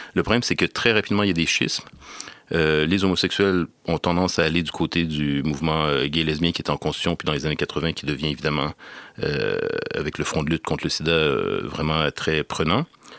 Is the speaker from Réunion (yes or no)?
no; Quebec, Canada; born or raised there